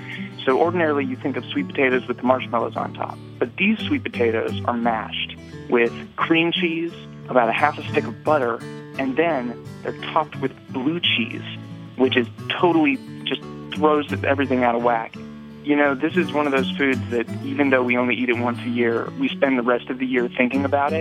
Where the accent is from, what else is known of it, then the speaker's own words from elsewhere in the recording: Los Angeles, California, United States; from Los Angeles